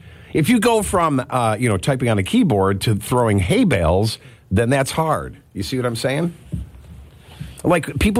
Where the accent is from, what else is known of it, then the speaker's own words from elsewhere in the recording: Leicester, New York, United States; When I grew up down in Lester, in between Lester and Mount Morris, there was a food processing plant where you drive by.